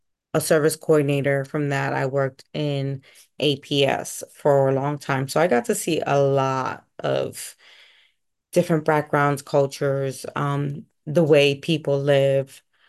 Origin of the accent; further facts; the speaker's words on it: Pennsylvania, United States; And, I'm from Pennsylvania. So we have a lot of trailer parks and stuff, you know, up in the Poconos or up in Bethlehem and, you know, those places.